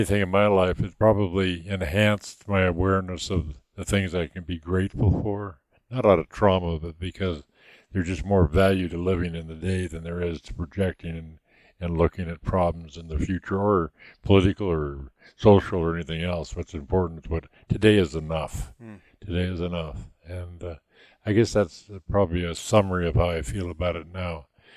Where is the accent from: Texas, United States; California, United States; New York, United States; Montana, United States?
Montana, United States; Missoula; also born or lived in Tacoma, Washington / Plains, Montana; I was born in Tacoma, Washington, 3 days after my dad was killed in the Second World War, so I never knew him. Then we moved back to Montana and lived with my mother's parents, grandparents, in Plains, Montana, and then to Missoula, Montana, where I spent most of my life.